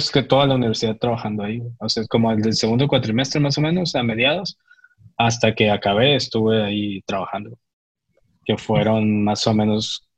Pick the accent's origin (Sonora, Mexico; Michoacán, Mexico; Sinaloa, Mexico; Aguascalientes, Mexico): Sonora, Mexico; Hermosillo; also born or lived in Guaymas; soy allá, originario ya también. Nací en Guaymas, pero okay, pues fui criado en Hermosillo casi.